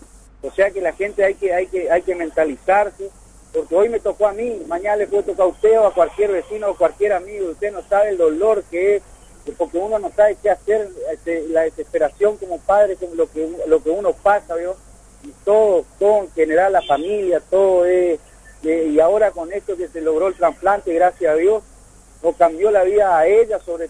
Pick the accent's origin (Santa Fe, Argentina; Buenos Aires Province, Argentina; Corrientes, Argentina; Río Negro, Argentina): Corrientes, Argentina; Monte Caseros; 2-24 internados ahí en mi pueblo, en Monte Casero.